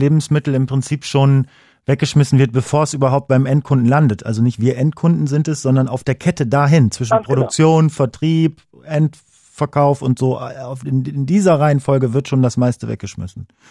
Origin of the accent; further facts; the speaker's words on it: Hamburg, Germany; Aber jetzt mal ehrlich, als Hamburgerin, ne?